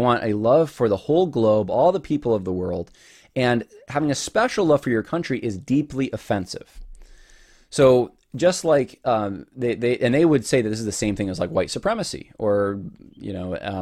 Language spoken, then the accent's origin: English; United States; I'm an American.